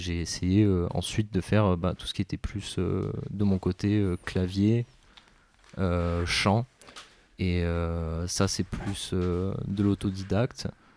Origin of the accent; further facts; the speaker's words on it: Valréas, Provence-Alpes-Côte d'Azur, France; Je suis originaire d'ici, du coup, de Valréas. Je suis né ici il y a maintenant 22 ans.